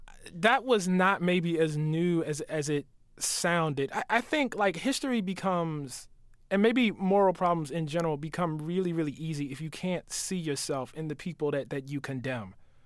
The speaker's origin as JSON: {"language": "English", "region": "Maryland", "country": "United States", "said": "You know, I'm from Maryland. My family's from the Eastern Shore of Maryland"}